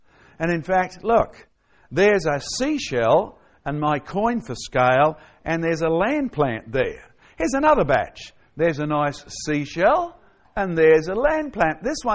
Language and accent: English; Scotland, United Kingdom; now in Australia; Well, I'm going to take you to my home country of Scotland.